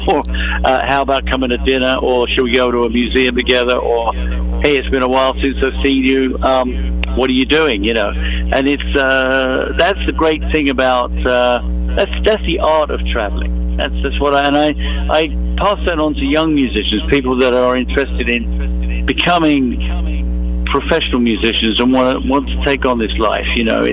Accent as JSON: {"language": "English", "country": "United Kingdom", "tie": "born or raised there", "lives_now": "United States", "said": "kid. You know, being a post-World War II baby, you know, everything was fairly grim for if you were growing up in Britain after the Second World War. We had to rebuild in Europe and particularly in London. And so coming to America was like a technicolor dream for me."}